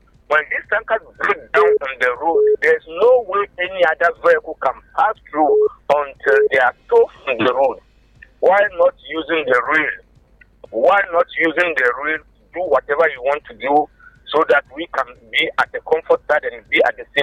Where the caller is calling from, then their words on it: Rwanda; I'm calling from Rwanda.